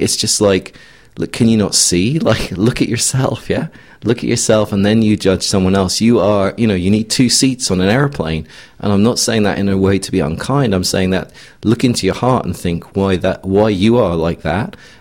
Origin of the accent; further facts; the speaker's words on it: England, United Kingdom; I'm from England.